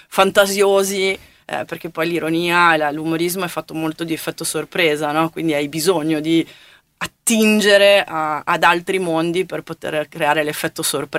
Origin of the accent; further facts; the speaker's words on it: Milan, Lombardy, Italy; now in Vicenza, Italy; io sono una milanese trapiantata a Vicenza